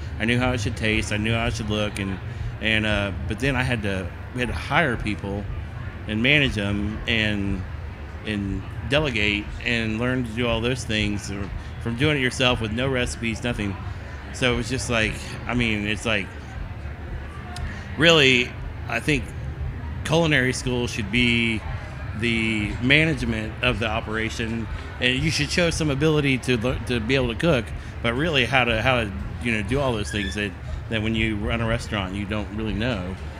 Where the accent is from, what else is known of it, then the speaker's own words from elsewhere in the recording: Texas, United States; Well, we're from Texas originally, so we do lean more towards the brisket.